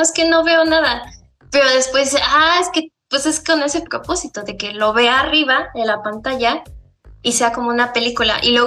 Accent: Mexico; su música no representa una parte de nuestra identidad como mexicanos

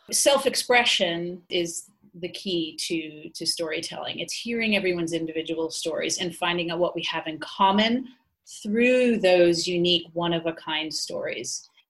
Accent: Massachusetts, United States; moved away as an adult; now in Mallorca, Spain; I am on the island of Mallorca, which is off the peninsula of Spain, the mainland of Spain. And I am originally from Massachusetts, witch burning zone north of Boston. And I've been here for 16 years living as an expat and an artist.

